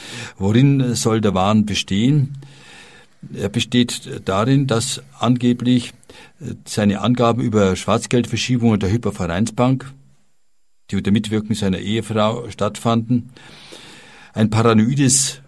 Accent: Bavaria, Germany; also auch bei uns in Bayern möglich sein kann.

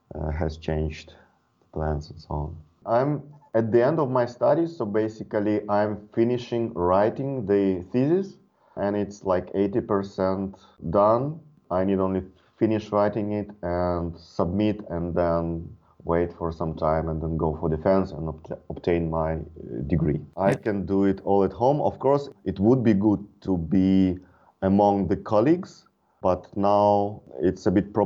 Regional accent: Belarus; English is a second language; also born or lived in Germany; Last year I was living in Belarus, my home country. So I spent last 7 years in Germany, and 1 year ago I returned home

